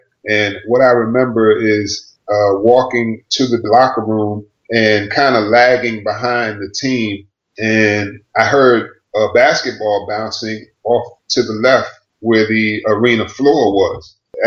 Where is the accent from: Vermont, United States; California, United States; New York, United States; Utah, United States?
New York, United States; Brooklyn; So, you know, growing up in Brooklyn, that whole Brooklyn USA foundation of, you know, the first teams that I ever played on